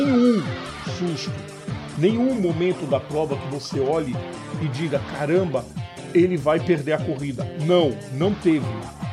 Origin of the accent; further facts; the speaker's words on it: Brazil; Eu sou português, não. Sou brasileiro, não alemão.